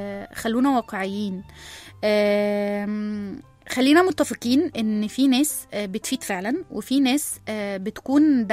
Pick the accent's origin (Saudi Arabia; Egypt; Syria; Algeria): Egypt; لا احنا مصريين ما ينفعش نظهر كده للعالم